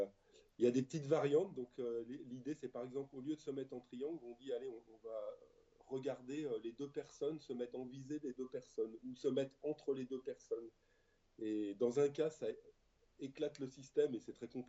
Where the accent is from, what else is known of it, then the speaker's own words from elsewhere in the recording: Grenoble, Auvergne-Rhône-Alpes, France; donc je suis grenoblois. Je me définis comme un montagnard citadin.